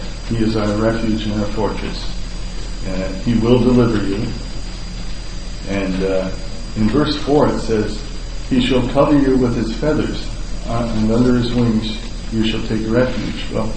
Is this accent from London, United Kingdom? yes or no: no; Scotland, United Kingdom; Now, being Scottish, I don't like to part with the money that much, you know.